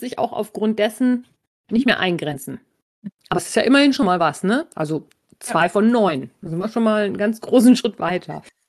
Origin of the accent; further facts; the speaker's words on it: North Rhine-Westphalia, Germany; Ich komme aber lieber aus Ostwestfalen als aus dem südlichen Landkreis Osnabrück.